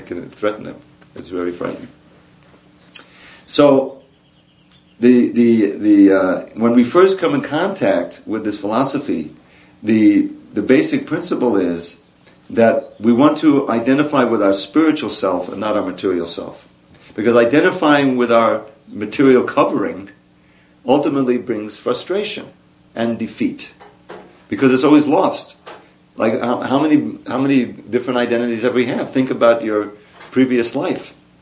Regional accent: Long Island, New York, United States; I grew up in Long Island in the believe it or not, the 50s and 60s, and I had a certain identity.

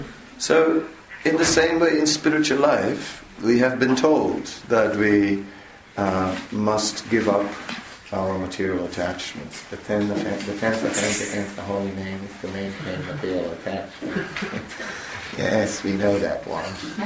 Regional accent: Netherlands; I grew up in the Netherlands, and it's sort of a place where also there are a few activities going on

